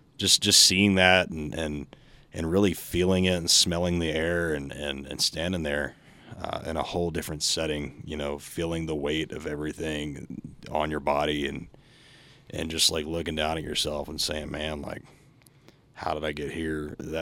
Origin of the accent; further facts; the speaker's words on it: Texas, United States; growing up in Southeast Texas, you know, I had never really left the area as often.